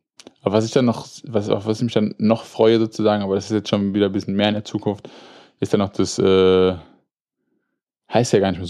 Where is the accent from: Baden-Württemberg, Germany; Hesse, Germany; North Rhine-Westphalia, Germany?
Hesse, Germany; Frankfurt